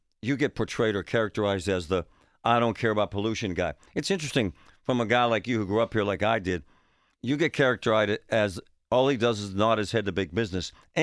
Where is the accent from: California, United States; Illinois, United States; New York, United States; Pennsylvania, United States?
Pennsylvania, United States; Pittsburgh; because it's my hometown, number one, because there ain't no smell every night in East Liberty from putrid air.